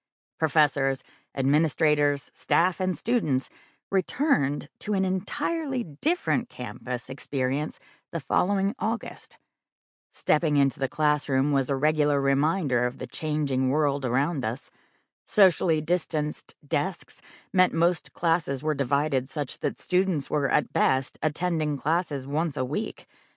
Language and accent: English; Appalachia, United States; accent: Southern Appalachian; very aware of my Southern Appalachian accent and the inability of my mouth to keep up with my mind